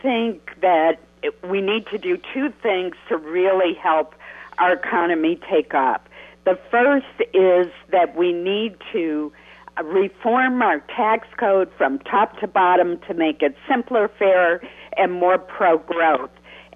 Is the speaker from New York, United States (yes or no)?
no; Caribou, Maine, United States; when I was growing up in Caribou